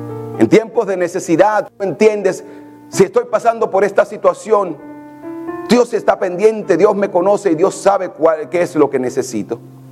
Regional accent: Dominican Republic; Como yo le dije, yo fui uno de esos que cuando niño yo decía, cuando yo me vaya para Nueva York, porque para los que no son dominicanos, en los Estados Unidos solamente existe el estado de Nueva York.

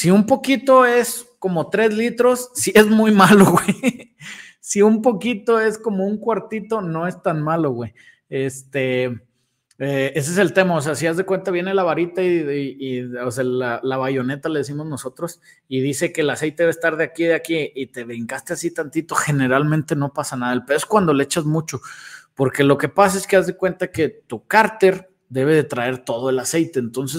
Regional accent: Mexico; Yo soy mexicano y yo puedo ser mexicano

